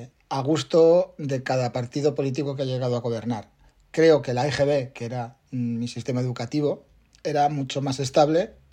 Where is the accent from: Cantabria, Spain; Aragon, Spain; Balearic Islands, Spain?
Cantabria, Spain; Bueno, sí, soy cántabro y casi siempre he vivido aquí, pero una temporada que viví en Ámsterdam, en los Países Bajos.